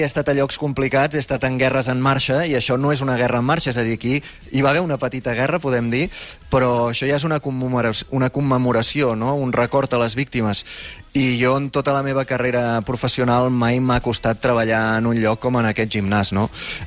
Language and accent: Catalan; Berga, Catalonia, Spain; moved away as an adult; now in Russia; jo que sóc de Berga i sempre he estat envoltat de muntanyes